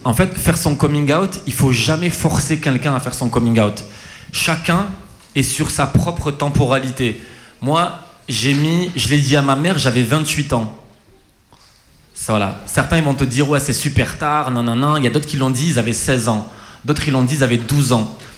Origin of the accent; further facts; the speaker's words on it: France; j'ai grandi en France. Dans un collège français